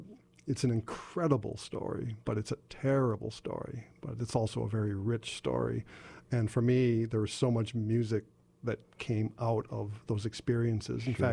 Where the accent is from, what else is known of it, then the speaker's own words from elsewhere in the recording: United States; that's how my being an American has affected my music